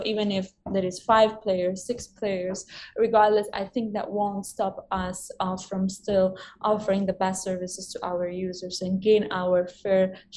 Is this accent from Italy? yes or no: yes; Italy; I'm from Italy, but originally I'm from Morocco. So my dad's Moroccan.